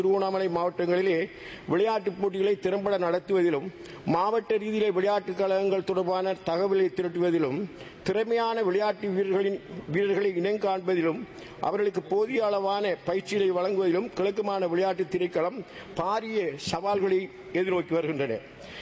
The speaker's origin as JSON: {"language": "Tamil", "region": "Eastern Province", "country": "Sri Lanka", "said": "நான் கிழக்கு மாநிலத்தைச் சேர்ந்தவன் என்ற அடிப்படையிலே"}